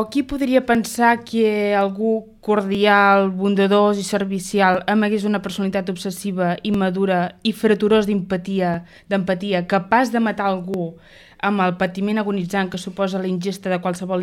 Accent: Sarrià de Ter, Catalonia, Spain; Doncs jo sóc de natural de Girona, Sarrià de Ter, i bueno, sóc estudiant de criminologia

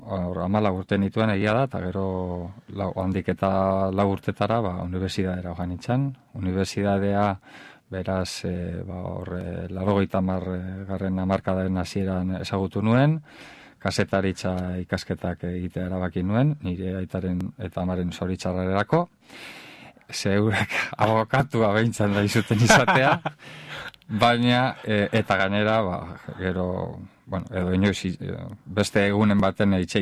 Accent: Bilbao, Basque Country, Spain; niko goita mazazpi urte ditut, bilbotarra naiz izatez

